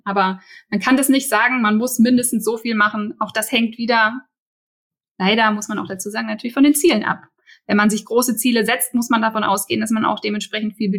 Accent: Berlin, Germany; als Berliner

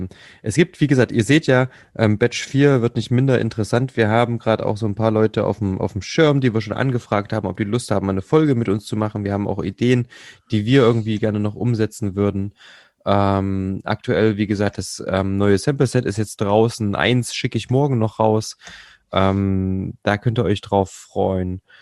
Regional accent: Jena, Thuringia, Germany; Ich bin ja original eigentlich Jenenser, also aus Jena stammend.

